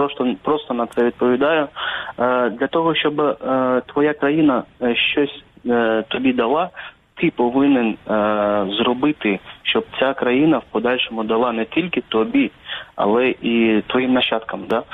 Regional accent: Crimea, Ukraine; Так, ми кримчани, як ніхто розуміємо, да, після окупації

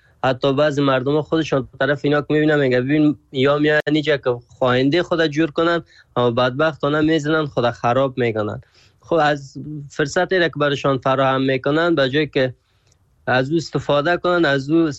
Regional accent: Afghanistan; بگویم از افغانستان هستم

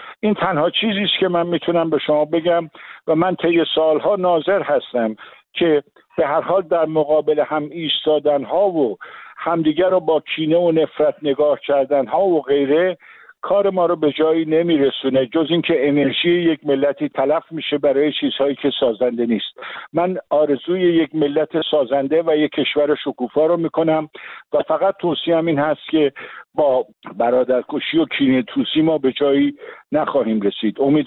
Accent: Iran; همه ما ایرانی هستیم

